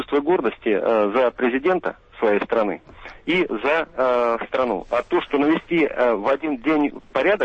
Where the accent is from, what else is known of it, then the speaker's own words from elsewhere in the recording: Moscow Oblast, Russia; Я, к сожалению, не из Москвы. Я из Подмосковья, Волташинский район.